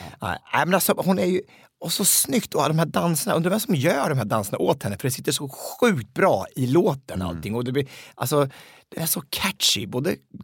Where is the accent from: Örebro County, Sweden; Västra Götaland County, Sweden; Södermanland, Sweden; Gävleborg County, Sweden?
Örebro County, Sweden; Hallsberg; Ja, hemma i Hallsberg.